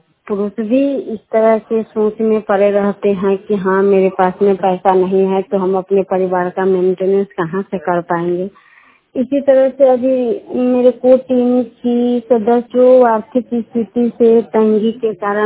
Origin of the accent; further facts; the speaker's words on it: Muzaffarpur, Bihar, India; मैं मुजफ्फरपुर जिले की रहने वाली हूँ।